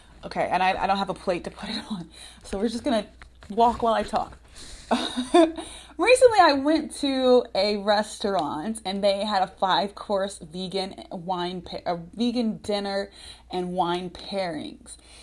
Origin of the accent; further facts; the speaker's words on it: Missouri, United States; Because I'm from Missouri, and some people say it's just Kansas City and St. Louis and all the stuff in the middle we don't care about.